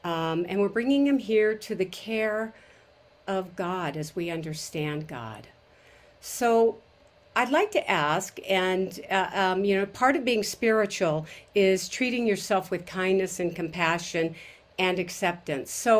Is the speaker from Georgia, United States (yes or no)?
no; Bend, Oregon, United States; now in Guanajuato, Mexico; So again, I'm from Central Oregon, Bend to be exact, and I live half the year in Guanajuato, Mexico.